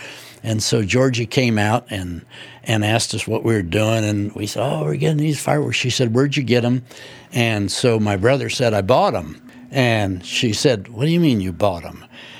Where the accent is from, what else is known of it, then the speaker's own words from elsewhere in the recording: Indianapolis, Indiana, United States; now in Cape Cod, United States; I'm from Indianapolis and from very close to Hawville, which is part of Indianapolis. I live on Cape Cod in Massachusetts